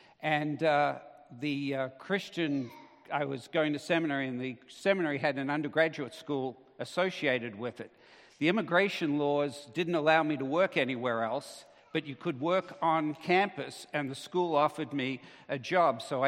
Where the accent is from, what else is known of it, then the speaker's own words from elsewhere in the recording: Australia; accent: Australian; moved away as an adult; if you're wondering where the accent's from, I'm an Australian by birth. So, Brian and I can sometimes slip into some Aussie speak if we need to for that.